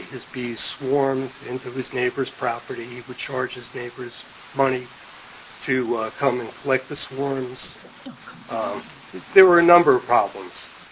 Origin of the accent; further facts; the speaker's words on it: East Elmore Township, New Jersey, United States; I'm from East Elmore Township, 138 Haynes Road.